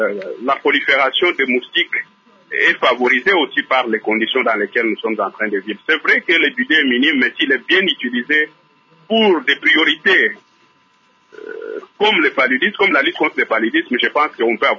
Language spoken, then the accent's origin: French; Équateur, DR Congo; Moi, je viens de l'Équateur.